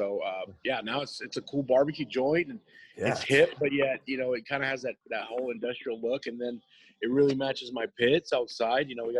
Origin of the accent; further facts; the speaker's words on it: New Braunfels, Texas, United States; I'm from New Braunfels and I was going to open up over there and Seguin's like not having it.